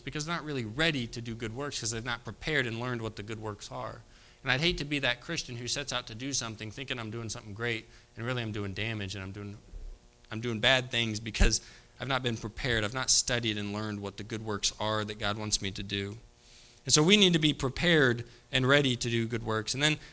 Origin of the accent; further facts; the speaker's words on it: West Virginia, United States; I'm from West Virginia, and go Mountaineers, right?